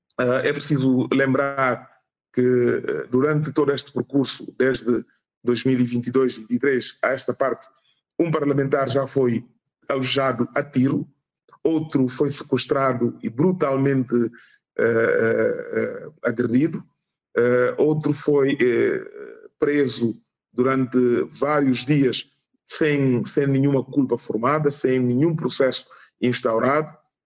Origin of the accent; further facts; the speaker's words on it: Guinea-Bissau; É óbvio que eu, enquanto guineense, todos nós guineenses, todos aqueles que se preocupam com a Guiné-Bissau